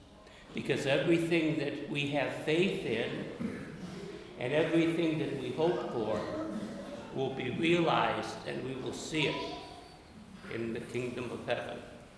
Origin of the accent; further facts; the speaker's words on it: Chicago, Illinois, United States; One is I was growing up in Chicago in the 1950s, and Chicago, of course, is not like California. It's very flat.